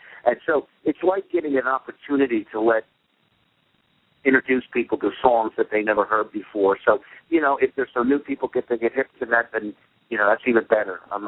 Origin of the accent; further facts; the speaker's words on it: Philadelphia, Pennsylvania, United States; songs that inspired me as a young person, as a drummer growing up in Philadelphia.